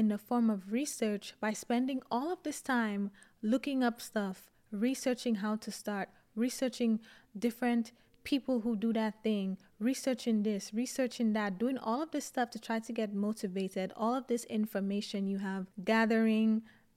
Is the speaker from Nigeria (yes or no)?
no; St. Lucia; I grew up in the Caribbean, in St. Lucia, for those of you who don't know.